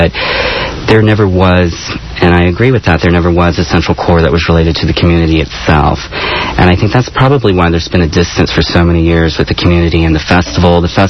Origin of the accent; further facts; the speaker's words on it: Houston, Texas, United States; that speaks to growing up in the Houston area.